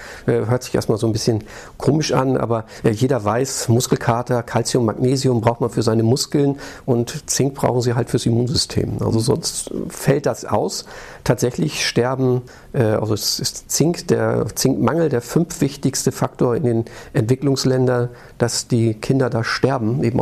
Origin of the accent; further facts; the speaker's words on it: Schleswig-Holstein, Germany; also born or lived in Recklinghausen; ich bin in Recklinghausen geboren, das ist wohl richtig, aber mit 14 Tagen habe ich mir gesagt, der Norden ist doch hübscher und bin dann in Schleswig-Holstein aufgewachsen. Also ich fühle mich als Norddeutscher.